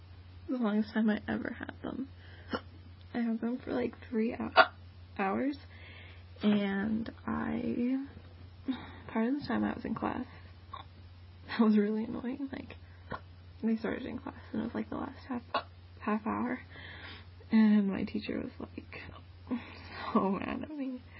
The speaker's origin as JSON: {"language": "English", "region": "Utah", "country": "United States", "said": "I'm from Utah."}